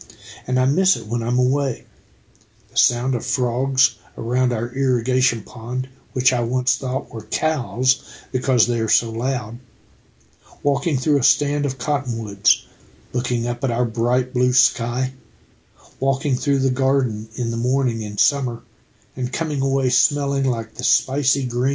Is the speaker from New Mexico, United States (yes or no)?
yes; Hobbs, New Mexico, United States; New Mexico will always be where I'm from. I was born in Hobbs and lived there on and off in my childhood.